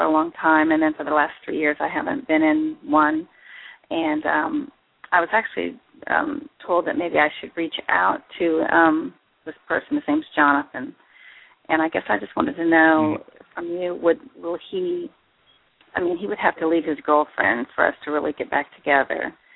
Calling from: Indiana, United States

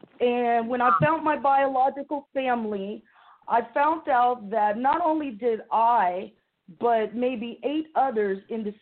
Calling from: Delaware, United States; Delaware.

